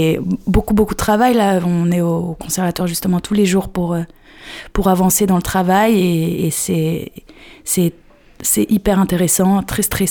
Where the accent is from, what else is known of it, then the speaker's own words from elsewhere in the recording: Trappes, Île-de-France, France; now in Paris, France; moi, j'habite à Paris, et ma famille n'est plus à Trappes. Elle est partie. Mais c'est là où j'ai grandi, c'est là où j'ai travaillé, où je travaille encore